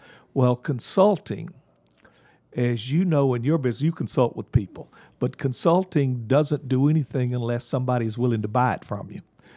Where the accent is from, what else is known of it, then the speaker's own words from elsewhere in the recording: Columbia, South Carolina, United States; Growing up in the South, I'm from Columbia, South Carolina, out in the country of Columbia. In the 50s and 60s, there wasn't a lot to do other than be involved in sports.